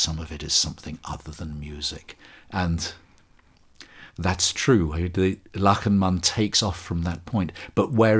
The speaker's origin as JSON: {"language": "English", "country": "United Kingdom", "said": "As a Brit, the music is so loved, and we never stopped playing it. So it's from my childhood."}